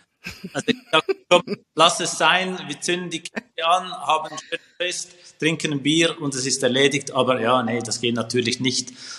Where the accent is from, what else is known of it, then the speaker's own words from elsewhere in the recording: Switzerland; für mich als Schweizer noch relevant.